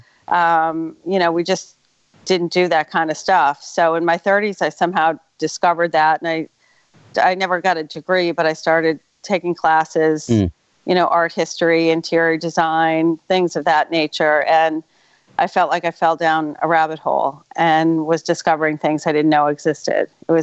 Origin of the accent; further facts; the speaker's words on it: Southborough, Massachusetts, United States; I grew up in a little town outside of Boston called Southborough.